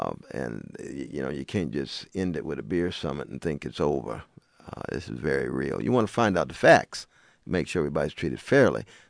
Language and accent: English; Sacramento, California, United States; And here I'm from Sacramento, California. I'm very kind of comfortable in my skin.